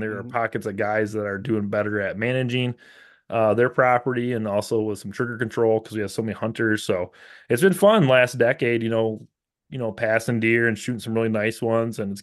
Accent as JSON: {"language": "English", "region": "Michigan", "country": "United States", "tie": "born or raised there", "said": "Yeah, I'm from Michigan. I've born and raised here. Like I said, I'm not quite Southern Michigan and I'm not quite Northern Michigan."}